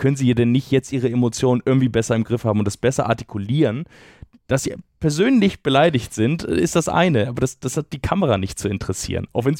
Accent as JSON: {"language": "German", "region": "Northern Germany", "country": "Germany", "said": "ich komme ja aus dem Norden, das weiß jetzt mittlerweile jeder."}